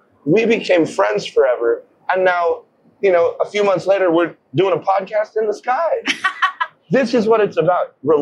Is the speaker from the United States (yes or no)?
yes; Wyoming, United States; But I grew up in Wyoming, so I love woodland camo.